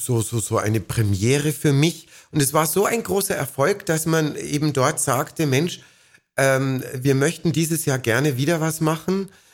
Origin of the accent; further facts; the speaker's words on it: Munich, Bavaria, Germany; Ich bin ja ein Münchner